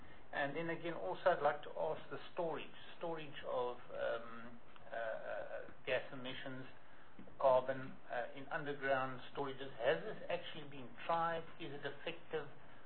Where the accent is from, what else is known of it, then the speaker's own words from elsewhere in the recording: Free State, South Africa; You see, I come from the States, the Free State